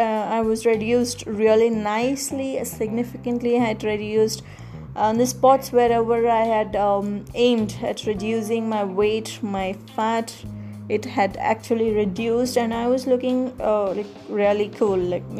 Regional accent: India; English is a second language; because I'm an Indian. We eat rice items, rice food.

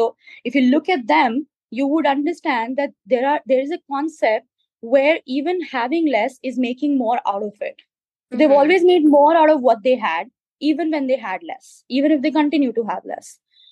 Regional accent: India; So I think that is the true representation of us as an Indian, is that we could be looking as simple as it could get and we could still have the most brilliant mind in the world.

